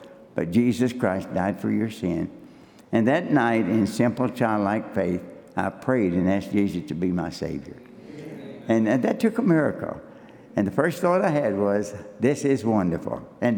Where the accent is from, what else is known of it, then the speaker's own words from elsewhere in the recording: Kentucky, United States; I was born and reared in Western Kentucky. My dad was a coal miner.